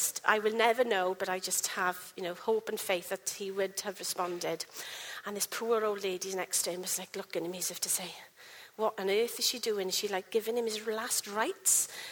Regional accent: Wales, United Kingdom; They're all Spanish. I'm Welsh. Nobody knows me.

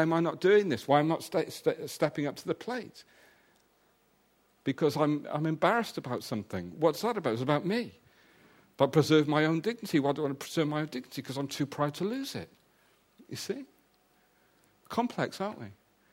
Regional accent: Wales, United Kingdom; And sometimes I think as Welsh people, we kick ourselves in the foot.

